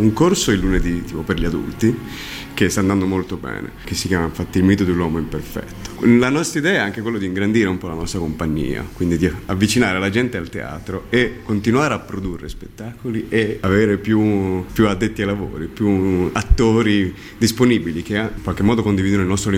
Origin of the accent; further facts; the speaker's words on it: Zurich, Switzerland; now in Livorno, Italy; Io stesso sono nato e cresciuto a Zurigo, mi sono fermato a Livorno, vado spesso a lavorare in Svizzera